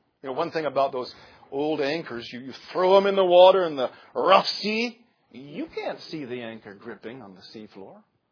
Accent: Holland, Michigan, United States; I'm from Holland, Michigan.

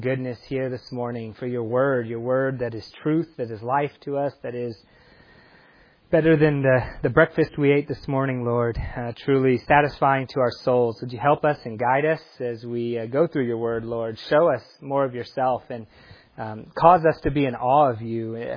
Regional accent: Temple, Texas, United States; I'm from Temple, Texas.

